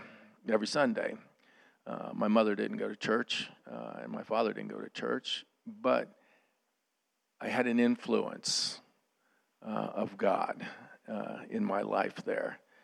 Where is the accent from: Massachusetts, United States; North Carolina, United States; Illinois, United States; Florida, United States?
Florida, United States; Miami; born there; I was born in Miami, and my grandfather owned two city blocks in Miami. We live in Coral Gables.